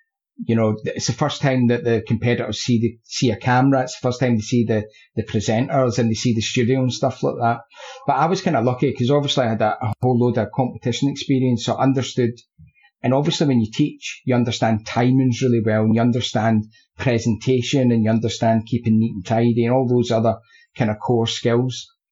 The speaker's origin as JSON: {"language": "English", "region": "Scotland", "country": "United Kingdom", "said": "And I never, ever considered myself as being a Scottish chef."}